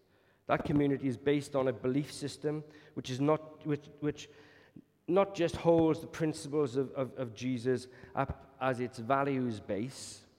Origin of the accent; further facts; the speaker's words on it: Wales, United Kingdom; because you know that Wales is God's country after all, but neither does being Welsh. Neither does being Welsh give us automatic entry to God's family.